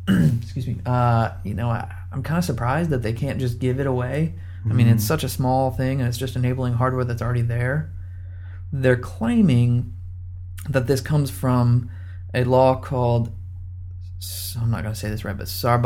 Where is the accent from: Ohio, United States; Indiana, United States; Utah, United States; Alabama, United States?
Indiana, United States; now in Texas, United States; I think I've already started to adjust to being a Texan because back in Indiana, like, wind chill of -5 is pretty normal.